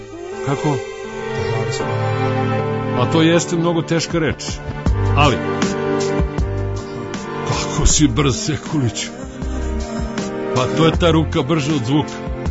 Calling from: Sremska Mitrovica, Vojvodina, Serbia; kod nas u Srbiji

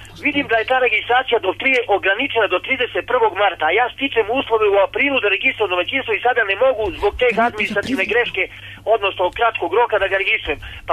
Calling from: Šumadija and Western Serbia, Serbia; Ja sam, zovem sa Kopaonika

